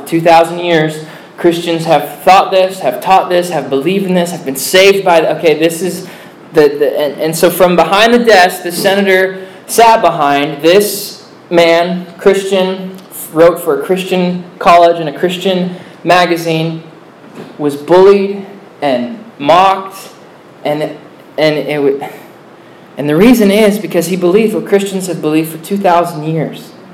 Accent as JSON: {"language": "English", "country": "United States", "said": "Second, it was wrong as an American, just on an American level, it was wrong."}